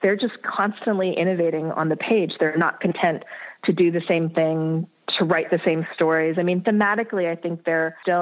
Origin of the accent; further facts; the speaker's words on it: North Dakota, United States; I grew up in North Dakota. I'm not sure if you know that.